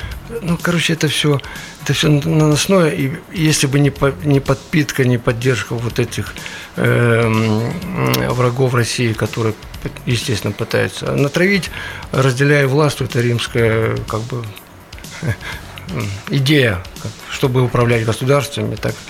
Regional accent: Kharkiv, Kharkiv Oblast, Ukraine; я родом из Харькова, это вот все мои предки, это была Малороссия.

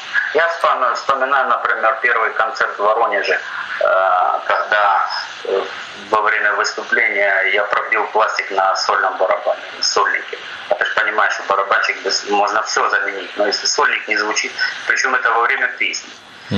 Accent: Kharkiv, Kharkiv Oblast, Ukraine; born or raised there

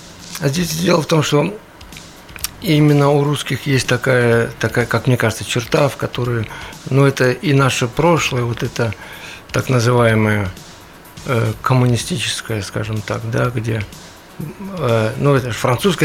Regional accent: Kharkiv, Kharkiv Oblast, Ukraine; я родом из Харькова, это вот все мои предки, это была Малороссия.

